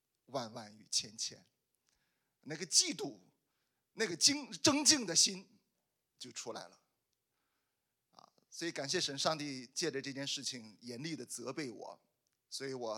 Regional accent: China; 我们中国人特别容易理解，因为我们中国的诗词也是这样的

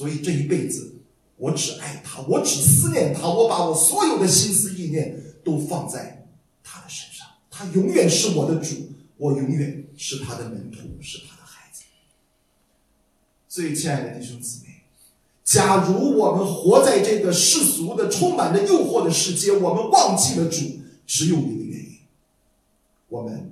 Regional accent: Shandong, China; moved away as an adult; now in Canada; 因为我们是山东人，我爸爸特别喜欢吃面条

